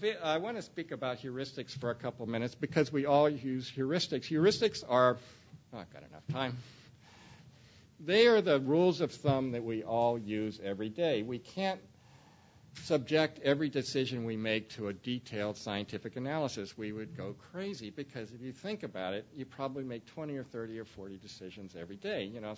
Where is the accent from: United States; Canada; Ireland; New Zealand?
Ireland; and I did everything I've learned, not only as a psychologist, but as as an Irishman